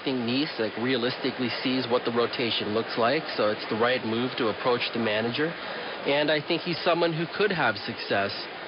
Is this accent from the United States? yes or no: yes; Oakland, California, United States; Oakland, California.